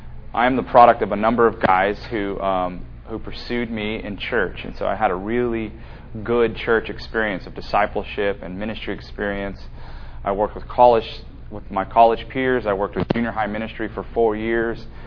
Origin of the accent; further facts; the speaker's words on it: California, United States; I grew up in the Bay Area, so I grew up in the Silicon Valley.